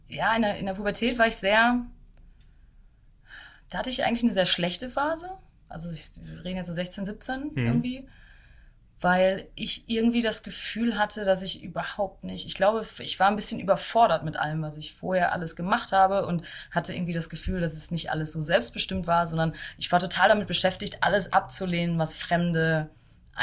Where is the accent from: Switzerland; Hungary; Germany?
Germany; Dortmund, North Rhine-Westphalia; Ich komme aus Dortmund und habe da auch bis zum Ende der Schule quasi bin ich da aufgewachsen.